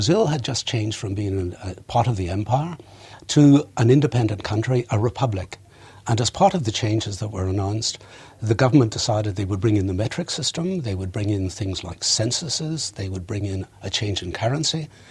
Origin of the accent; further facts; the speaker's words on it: Belfast, Northern Ireland, United Kingdom; particularly since I come from Belfast, so I'm inured to that sort of thing